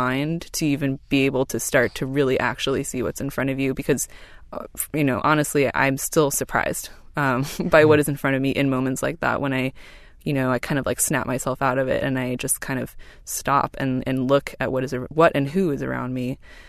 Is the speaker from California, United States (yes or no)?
yes; Cupertino, California, United States; it so happens that I have not moved very far from where I grew up. I grew up in Cupertino.